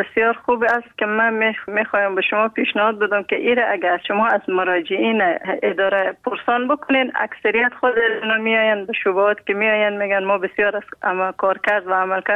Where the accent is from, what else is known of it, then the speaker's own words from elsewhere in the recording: Afghanistan; فقط چون ما افغان هستیم